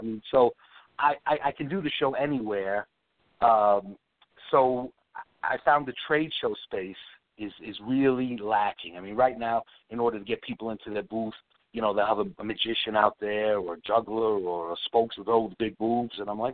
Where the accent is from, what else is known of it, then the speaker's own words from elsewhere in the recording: New York City, New York, United States; I grew up in New York City, a little chubby kid.